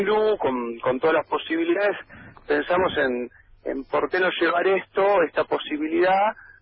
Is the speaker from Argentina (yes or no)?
yes; Buenos Aires, Argentina; soy de Capital, siempre soy de Capital